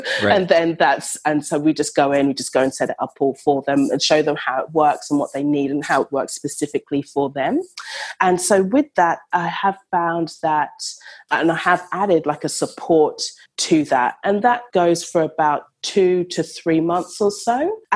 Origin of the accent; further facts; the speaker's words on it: London, United Kingdom; now in Australia; So I am from London, but I live in Australia.